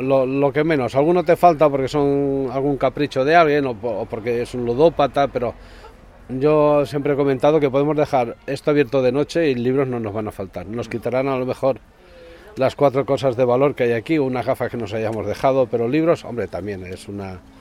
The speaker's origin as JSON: {"language": "Spanish", "town": "Valencia", "region": "Valencian Community", "country": "Spain", "lives_now": "Cantabria, Spain", "said": "Yo vengo de Valencia, lo que tengo más es Mediterráneo y de aquella zona."}